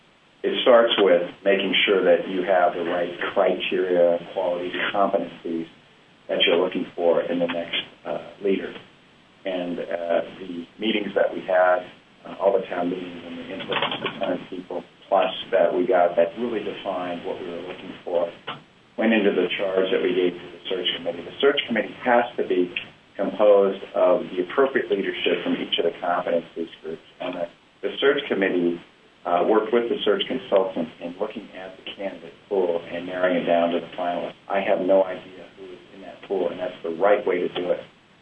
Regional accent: Missouri, United States; Obviously, being a growing up in Missouri

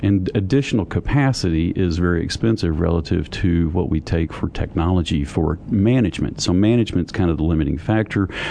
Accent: Midland, Texas, United States; I grew up in Midland, Texas, and it goes up and it goes down.

